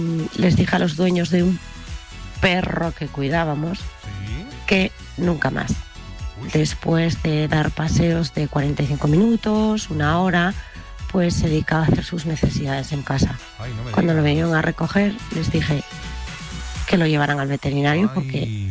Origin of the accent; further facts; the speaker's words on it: Spain; now in Germany; aunque soy española vivo en Alemania.